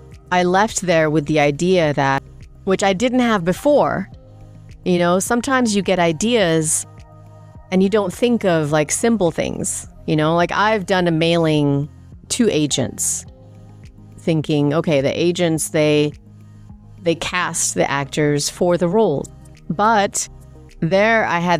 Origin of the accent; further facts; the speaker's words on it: England, United Kingdom; we used to eat Indian food a lot growing up in England.